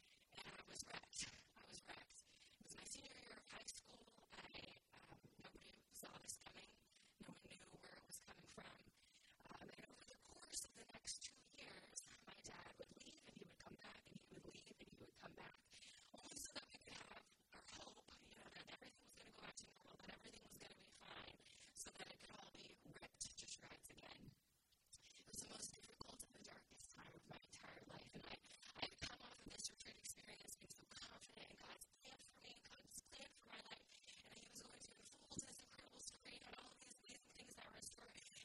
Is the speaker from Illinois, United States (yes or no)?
no; Colorado, United States; I'm originally from Colorado. I spent my first year of college at home in Colorado